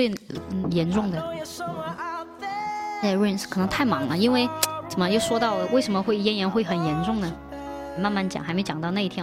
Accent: Chongqing, China; accent: Chongqing; 用我们重庆话来说叫崩小火和穷骨头发烧

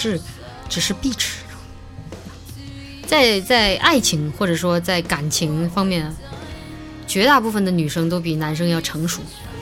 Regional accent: Guangdong, China; 我也是广东人，所以我们是老乡

